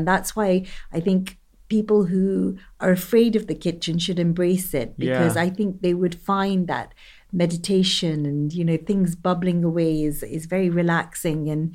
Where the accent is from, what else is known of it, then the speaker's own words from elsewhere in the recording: Kenya; I grew up in Kenya on this incredible allotment, a shamba that my grandfather had.